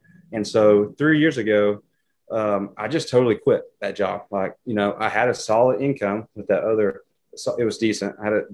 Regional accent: Morristown, Tennessee, United States; moved back to my hometown, which is Morristown, Tennessee. It's an hour east of Knoxville.

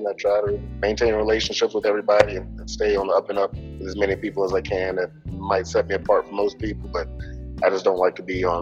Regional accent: Lynchburg, Virginia, United States; born and raised in Lynchburg, Virginia, bicentennial baby, 43 years old now.

